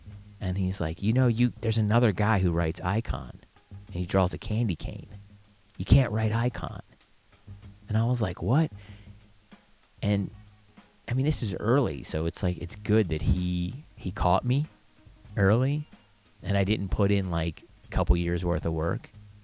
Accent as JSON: {"language": "English", "town": "Albuquerque", "region": "New Mexico", "country": "United States", "said": "I'm from Albuquerque. Gray's awesome."}